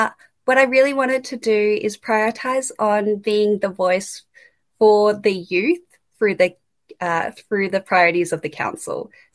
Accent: Canberra, Australian Capital Territory, Australia; I'm a very proud Filipino. I was born and raised in Canberra

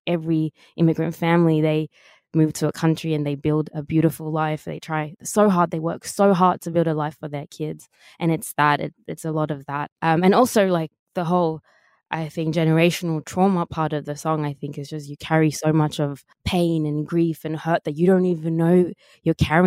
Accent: Sydney, New South Wales, Australia; So like, obviously I moved very, very young and I grew up in Sydney, Western Sydney.

